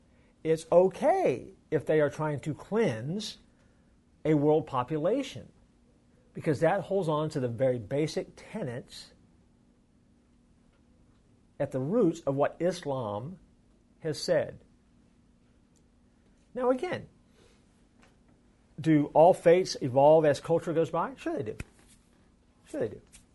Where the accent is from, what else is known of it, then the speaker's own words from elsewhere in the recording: Florida, United States; So I grew up in Central Florida, go out to Southwestern, go to school.